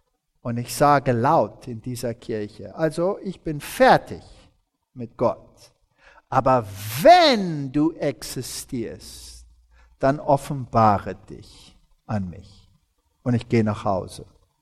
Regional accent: Germany; Jetzt, ich bin Deutscher und ich bin ungeduldig.

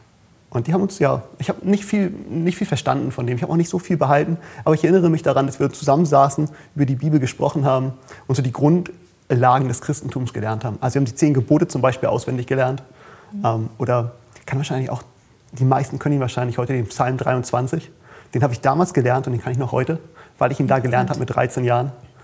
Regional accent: Hamburg, Germany; ich komme aus Hamburg und man ging da zur evangelischen Kirche.

